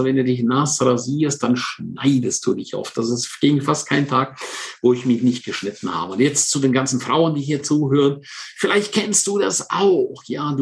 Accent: Switzerland; first language Romansh; German is a second language; meine Muttersprache ist Rätoromanisch. Das ist übrigens die vierte Landessprache der Schweiz.

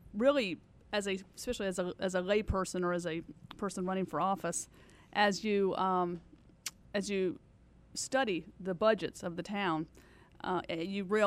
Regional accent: Ohio, United States; And I'm from Ohio. We have the same thing there.

